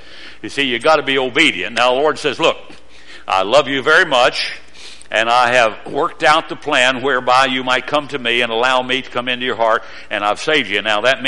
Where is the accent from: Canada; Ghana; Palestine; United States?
United States; Odd, West Virginia; born there; When I was born in Odd. O-D-D. West Virginia.